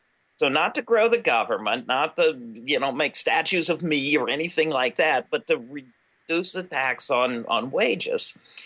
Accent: Pennsylvania, United States; And as I'll talk about at Albion, I come to you from Pennsylvania, Penn's Woods.

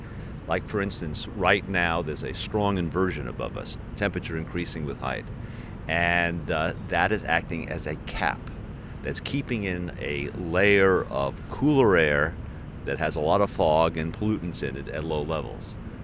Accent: Long Island, New York, United States; I grew up on Long Island, and so the weather is a little bit different than here.

